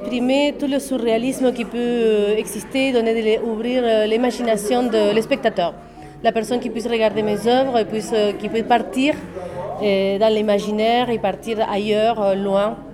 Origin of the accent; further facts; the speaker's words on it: Argentina; now in Marie-Galante, France; je suis originaire d'Argentine et j'habite ici à Marie-Galante depuis 7 ans